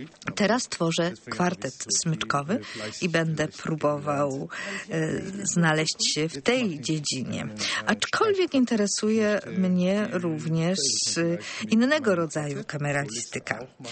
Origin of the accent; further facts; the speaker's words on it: South Korea; Polish is a second language; moved away as an adult; now in Berlin, Germany; Przed 2010 rokiem byłem jeszcze w Korei Południowej, skąd pochodzę. Przyjechałem 3 lata temu do Berlina